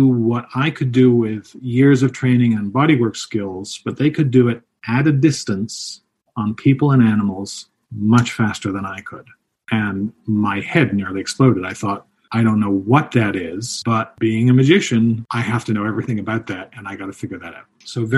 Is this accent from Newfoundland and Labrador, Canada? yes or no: no; Toronto, Ontario, Canada; also born or lived in England; I'm from England, grew up in Toronto. So I was living as a very broke dancer in Toronto